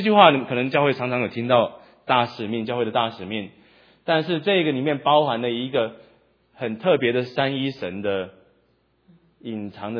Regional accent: Taiwan; 我就取笑我们台湾人，我们台湾人讲话就有这个口音

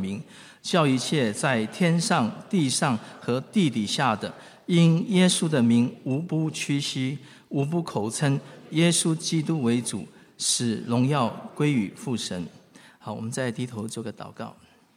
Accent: Taiwan; born there; 我算是台湾出生的广东人，我的广东话是说听不说得讲啊。

